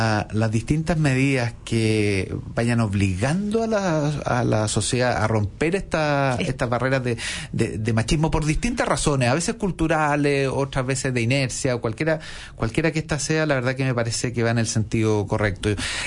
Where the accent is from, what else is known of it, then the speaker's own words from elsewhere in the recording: Chile; así como todo chileno sabe que el precio del cobre es importante para la economía del país, eso está casi como en el ADN, nacemos y sabemos que el precio del cobre es importante